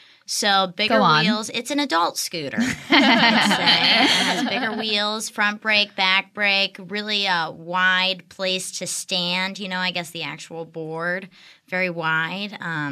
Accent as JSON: {"language": "English", "region": "Pennsylvania", "country": "United States", "said": "I'm from Pennsylvania, okay."}